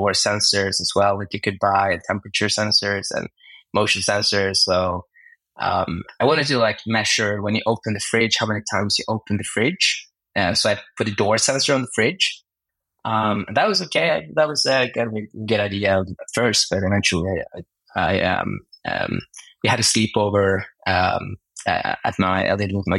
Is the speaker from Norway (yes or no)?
yes; Norway; I come from Norway. It's you may have heard of it. It's a small country in Northern Europe. It's cold, lots of fjords and mountains.